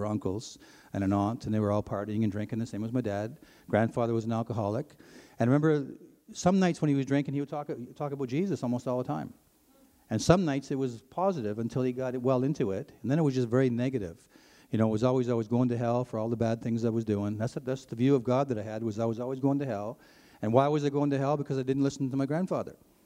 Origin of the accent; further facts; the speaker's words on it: Toronto, Ontario, Canada; I grew up in Toronto, from Ontario. And my mother was actually from somewhere just south of here, somewhere around the Georgian Bay area. She's Ojibwe native, my mom.